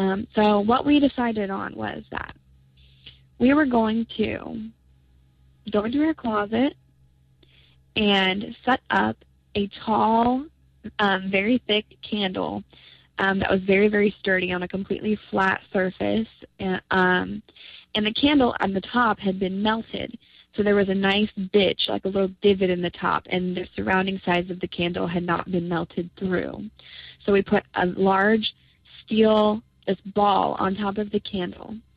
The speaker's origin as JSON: {"language": "English", "region": "Indiana", "country": "United States", "said": "I'm from Indiana"}